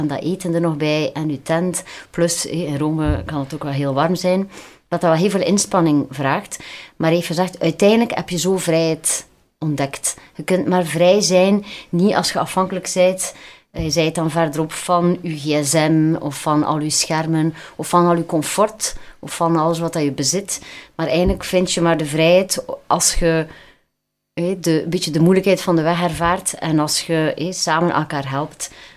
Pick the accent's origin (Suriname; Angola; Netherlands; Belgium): Belgium; ik zat in de voorbereiding internationaal als Belg